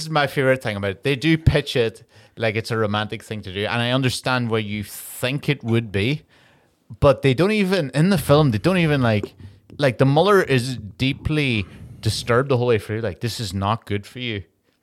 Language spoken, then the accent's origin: English; Ireland; Especially as an Irish person, it's so offensive.